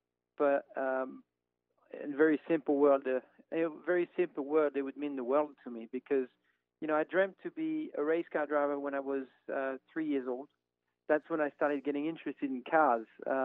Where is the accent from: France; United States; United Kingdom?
France; I grew up in France